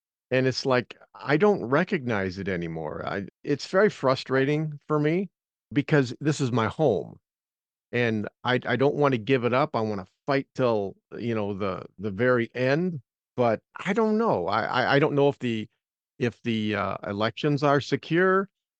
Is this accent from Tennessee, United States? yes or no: no; Michigan, United States; I'm talking about your home state of Michigan now, my home state.